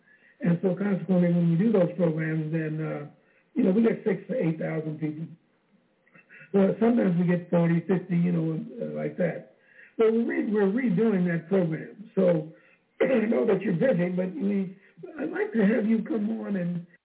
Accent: Oakland, California, United States; People remember, whenever somebody says, where are you from? I'm from Oakland, and I say that proudly, because we are a special group of people, and I'm proud.

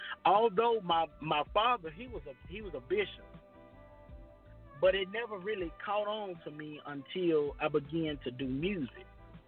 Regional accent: Atmore, Alabama, United States; also born or lived in Staten Island, United States; now in Mobile, United States; Yeah, I was born in Staten Island. I think I was I wasn't there too long, and I ended up moving to actually Atmore, and I was there about 15 years, and then I moved to Mobile, Alabama

